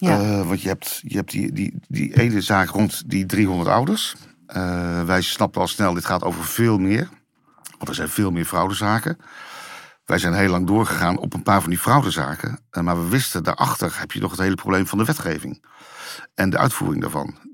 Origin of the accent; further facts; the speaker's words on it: Netherlands; Ja, ik ben een van de Nederlanders die denkt... ik denk in heel mijn journalistieke carrière gaat het over misbruik en oneigenlijk gebruik van sociale voorzieningen.